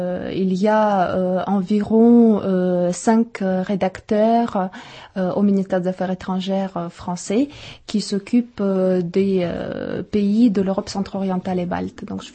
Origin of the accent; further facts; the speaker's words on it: France; Je suis une Française d'origine biélorusse. Donc en fait … est à la même sonorité en fait que le prénom tchèque, mais je suis française